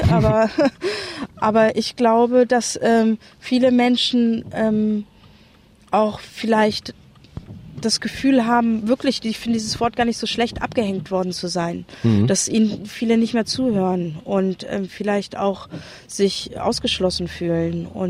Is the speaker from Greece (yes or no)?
no; West Germany, Germany; Aber ich bin auch ein Wessi.